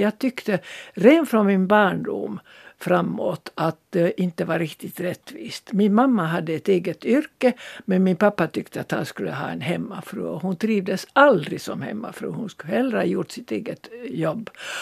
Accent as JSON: {"language": "Swedish", "country": "Estonia", "first_language": "Swedish", "lives_now": "Finland", "said": "Jag kom från Estlands minoritet och sökte mig till den finlandssvenska minoriteten."}